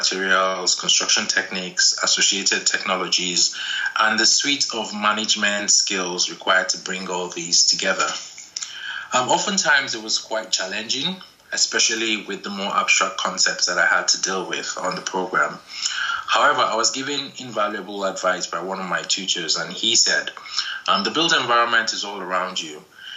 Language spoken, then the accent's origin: English; Nigeria; As a young child, kind of growing up in Nigeria, which is a country with massive infrastructure and building needs